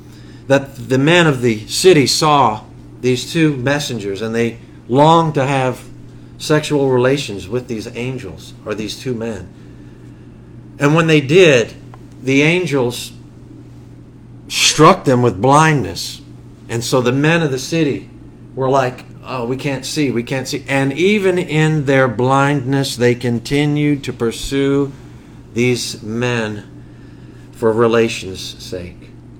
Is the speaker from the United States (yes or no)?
yes; United States; Because we are American gracious people.